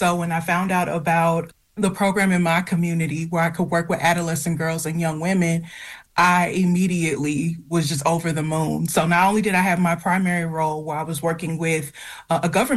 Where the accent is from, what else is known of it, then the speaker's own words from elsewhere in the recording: Alabama, United States; I came back to my home state of Alabama, where I served as the recruiter for the entire state.